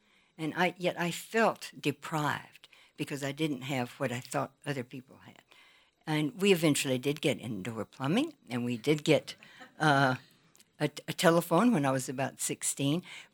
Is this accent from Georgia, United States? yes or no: yes; Georgia, United States; I too grew up in the South. I grew up in Georgia, in the rural South.